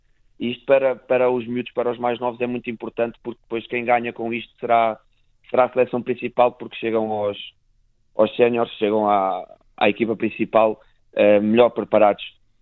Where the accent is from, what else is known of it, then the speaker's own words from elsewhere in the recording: Portugal; Para nós, enquanto atletas e amantes da modalidade, enquanto portugueses